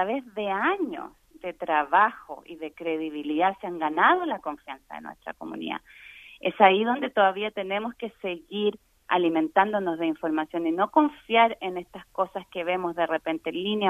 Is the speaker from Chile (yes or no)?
yes; Chile; a mí como latina, lo que más me molesta en particular, cuando tú estás todavía, tienes familia en tu país de origen, por ejemplo, en mi caso en Chile